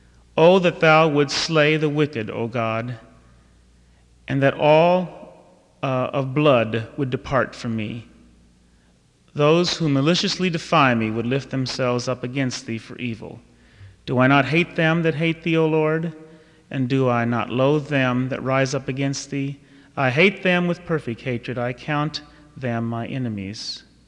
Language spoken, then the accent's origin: English; Missouri, United States; I'm from Missouri originally